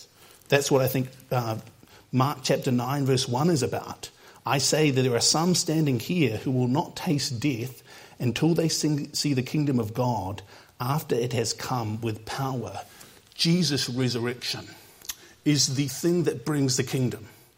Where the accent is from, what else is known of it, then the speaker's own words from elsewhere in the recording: New Zealand; As a New Zealander, if you get on an aeroplane, you can basically always see the ocean.